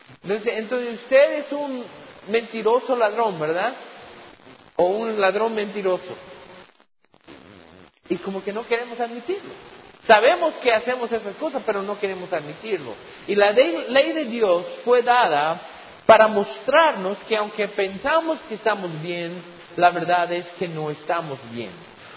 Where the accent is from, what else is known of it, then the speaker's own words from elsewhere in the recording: United States; Dependemos, algunos, especialmente en los Estados Unidos, en mi país, hay muchos que dependen del gobierno.